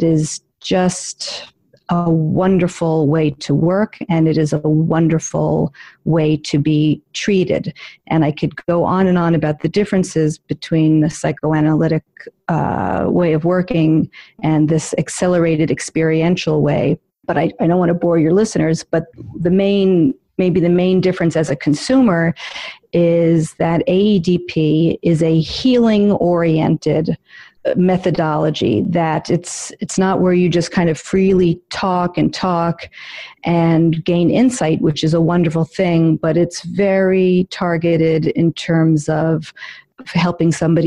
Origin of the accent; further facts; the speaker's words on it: New York City, New York, United States; I am a born and bred, born and raised in New York City